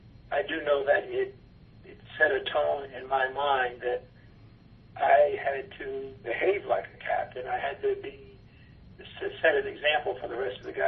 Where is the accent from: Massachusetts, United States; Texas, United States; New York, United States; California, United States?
New York, United States; New Rochelle; It was great. I can't really recall any negative aspects of growing up in New Rochelle.